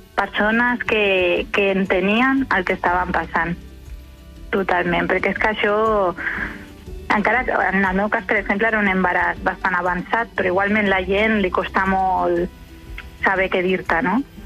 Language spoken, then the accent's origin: Catalan; Barcelona, Catalonia, Spain; jo soc de Barcelona